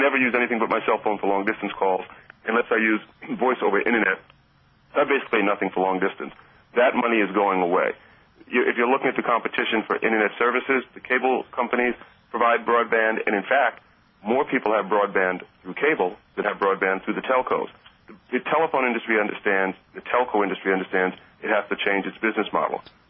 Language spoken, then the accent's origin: English; New York City, New York, United States; If I can't afford to go see Chris Rock at Carnegie Hall when I grew up in New York